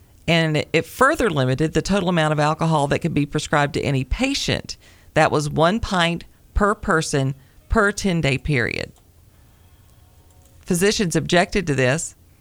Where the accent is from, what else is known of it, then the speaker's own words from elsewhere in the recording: Tennessee, United States; Being as I'm from Tennessee and we use whiskey for everything